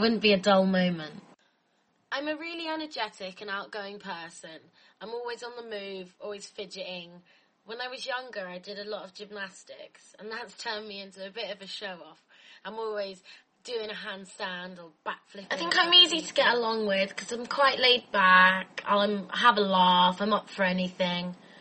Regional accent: Jersey; now in Liverpool, United Kingdom; I'm from Jersey, Channel Islands. I'm 20, and I'm a student in Liverpool.

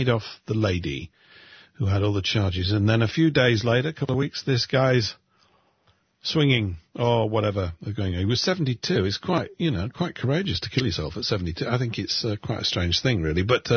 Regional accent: England, United Kingdom; If I was talking about "we" as an Englishman here in England 100 years ago, everybody would have known exactly who I was referring to.

